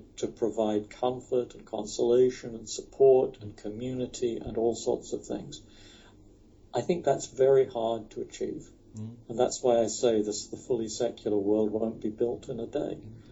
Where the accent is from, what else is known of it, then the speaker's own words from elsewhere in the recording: South East England, United Kingdom; I grew up in Sussex, in a town where most people who had children were part of the serving class rather than the privileged class.